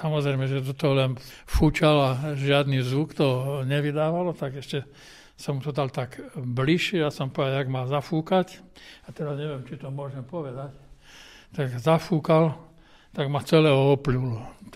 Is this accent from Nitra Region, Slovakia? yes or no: no; Poltár, Banská Bystrica Region, Slovakia; Ja nie som z mesta, z Bratislavy, ale z Poltára, to je také malé okresné mestečko, ale predtým to bolo skôr taká ako po česky vesnica.